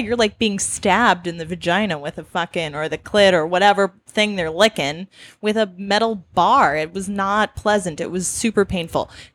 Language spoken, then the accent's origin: English; Wisconsin, United States; I'm from Wisconsin.